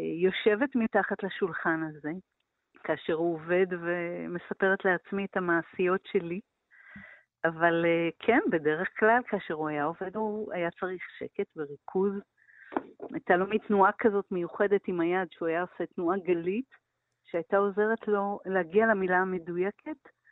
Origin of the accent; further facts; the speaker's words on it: Sha'ar HaGolan, Northern District, Israel; born there; אני ילידת קיבוץ שער הגולן, ואנחנו היינו באים אליהם לתל אביב לחופשות